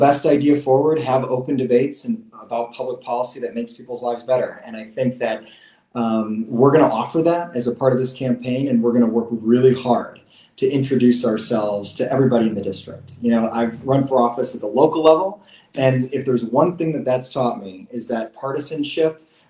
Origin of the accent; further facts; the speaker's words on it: Racine, Wisconsin, United States; places that I grew up in here in Racine.